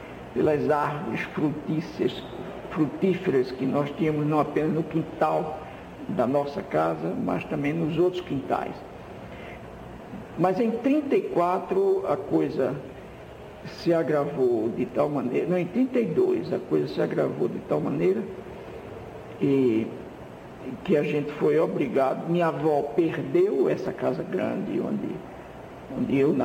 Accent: Recife, Pernambuco, Brazil; born there; na velha casa grande onde eu nasci, no estado do encanamento, no Recife

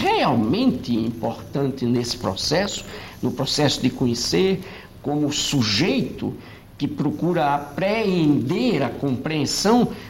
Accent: Northeast Region, Brazil; A água morna do mar no Nordeste brasileiro, que é de onde eu venho.

